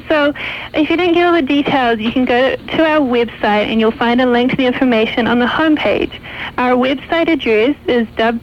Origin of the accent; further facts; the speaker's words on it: New Zealand; I'm from New Zealand.